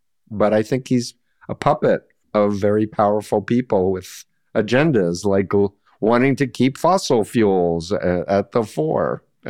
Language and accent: English; New York City, New York, United States; All I can say is I'm a New Yorker. I grew up 1.3 miles from Donald Trump, in fact, on the poor side of Union Turnpike.